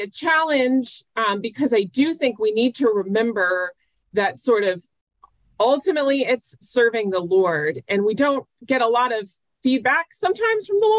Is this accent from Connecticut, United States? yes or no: yes; Connecticut, United States; So I grew up in Connecticut. I'm a pastor's daughter. So I grew up in a pastor's family.